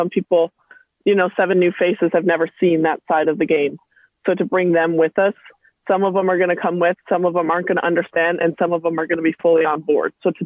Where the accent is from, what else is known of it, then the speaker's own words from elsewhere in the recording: Minnesota, United States; So I'm actually from Minnesota, the freezing cold.